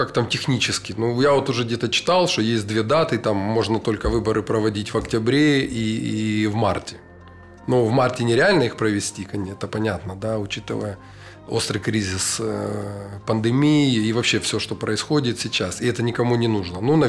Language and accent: Russian; Kharkiv, Kharkiv Oblast, Ukraine; Ну, я как харьковчанин, ну, который занимаюсь в Харькове только меценатством уже на протяжении там 20 лет